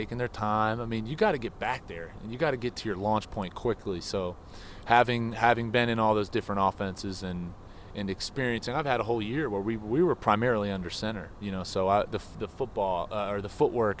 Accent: Pennsylvania, United States; So, no, the cold weather doesn't scare me. Growing up in Pennsylvania

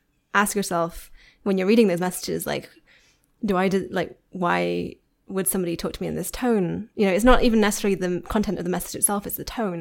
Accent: Yorkshire and the Humber, United Kingdom; I am from Yorkshire.

